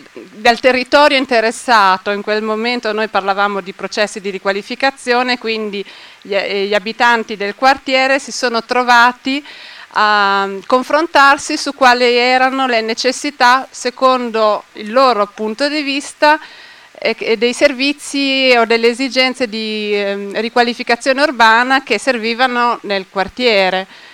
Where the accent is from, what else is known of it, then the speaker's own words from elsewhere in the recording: Bologna, Emilia-Romagna, Italy; Tra l'altro sono abbastanza vicina di casa perché io sono di Bologna.